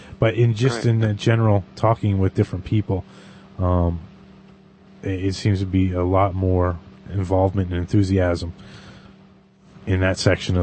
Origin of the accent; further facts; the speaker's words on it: East Coast, United States; We're from the East Coast here, and there's a smattering of stuff going on.